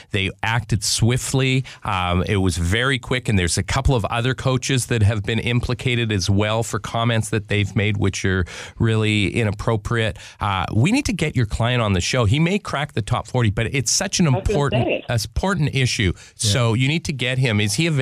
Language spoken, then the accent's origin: English; Canada; we wanted to have hockey represented because it's the sport of my home country. There are two kinds of people in Canada.